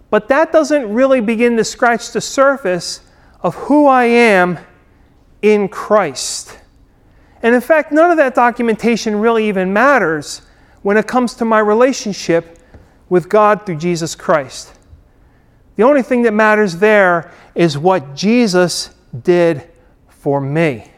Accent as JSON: {"language": "English", "town": "Atlantic City", "region": "New Jersey", "country": "United States", "tie": "born there", "said": "I was born in Atlantic City, okay, on May 4th in 1969, all right?"}